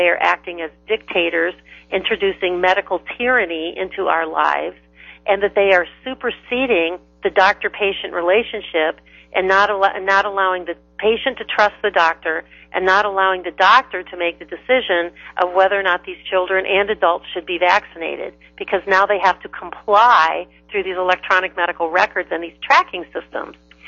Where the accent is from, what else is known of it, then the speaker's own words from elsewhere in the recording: Cleveland, Ohio, United States; I'm from Cleveland, Ohio, so they work for the Cleveland Clinic or the University Hospital System.